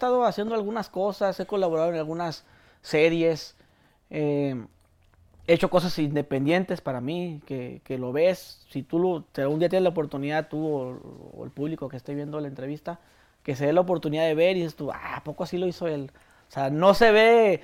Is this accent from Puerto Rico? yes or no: no; Mexico; Mira, ahorita los que somos de México, bueno, toda Latinoamérica